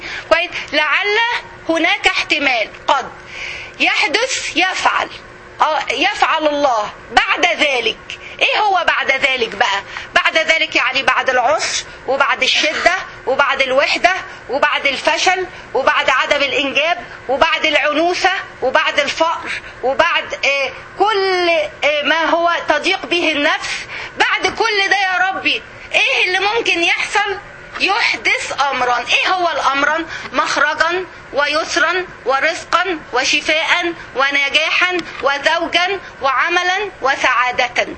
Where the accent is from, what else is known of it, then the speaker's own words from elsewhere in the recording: Egypt; وطبعا إحنا عندنا في مصر اي عيلة بتلاقي فيها نوعين